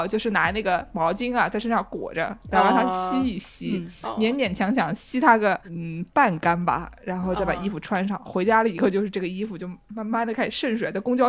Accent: Nanjing, Jiangsu, China; 对我们南京人来说，这个说所谓的脏话没有什么脏的含义

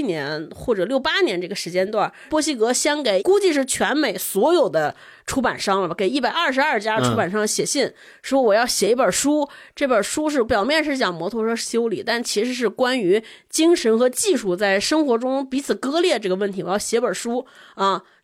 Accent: China; 其实那个时代背景我觉得今天我们中国人应该很能理解是什么原因

